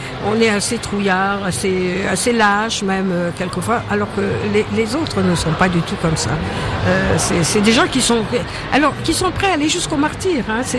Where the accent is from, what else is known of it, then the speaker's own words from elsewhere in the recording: Brazzaville, Republic of the Congo; born there; Bon, moi je suis née à Brazzaville, donc ce qui se passe à Pointe-Noire, à la limite, m'intéresse. Mais je vais dire que ma vie, elle est à Brazza